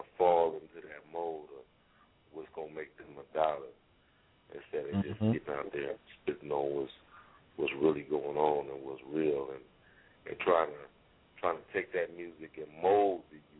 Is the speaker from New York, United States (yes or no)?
no; Inglewood, California, United States; now in Texas, United States; I'm in Texas right now, but I'm from Cali, man. I'm from Inglewood.